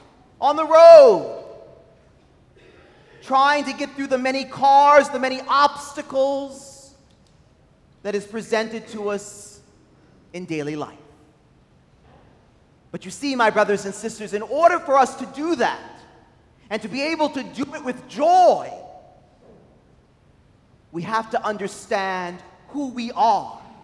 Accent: New Orleans, Louisiana, United States; If you're like me, born and raised in New Orleans, you're probably a YAT.

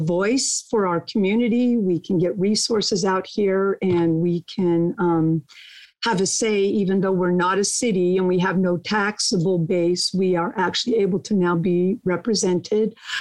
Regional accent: Boring, Oregon, United States; I was born and raised in Boring, Oregon, and everybody thinks I'm dissing the state, but the little town that I grew up in is actually called Boring.

